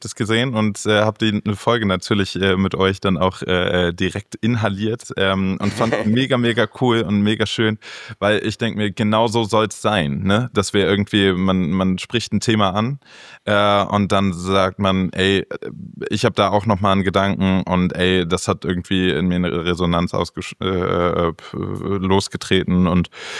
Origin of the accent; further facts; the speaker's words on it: Berlin, Germany; moved away as an adult; also born or lived in Neumünster; ich bin aufgewachsen am Stadtrand Berlin und bin dann hoch nach Hamburg, in der Nähe von Hamburg nach Neumünster, in ein FSJ, in ein freiwilliges soziales Jahr gegangen, dann nach der Schule.